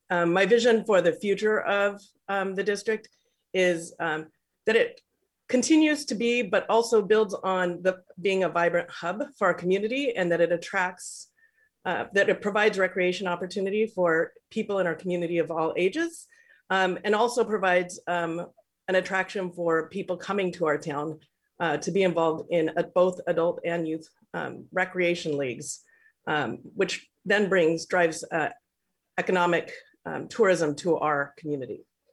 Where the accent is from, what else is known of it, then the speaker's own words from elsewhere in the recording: Seaside, Oregon, United States; also born or lived in Portland; So I grew up in Seaside. I have deep roots here. My family has actually had a residence in the community for about 100 years. When I entered high school, my family moved to Portland for a bit